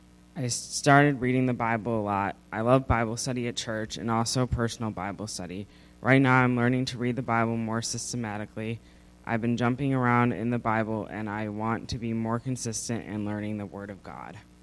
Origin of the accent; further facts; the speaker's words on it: Carol Stream, Illinois, United States; also born or lived in Downers Grove; I was born in Downers Grove and raised in Carroll Stream in a Christian home where my parents attended the Parkview Community Church.